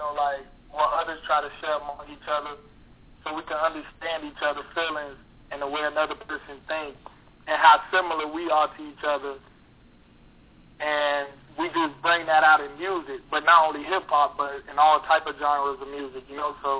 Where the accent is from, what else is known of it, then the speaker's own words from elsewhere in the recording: Miami, Florida, United States; I was born and raised in Miami. I'm a December baby, December 29, 1993.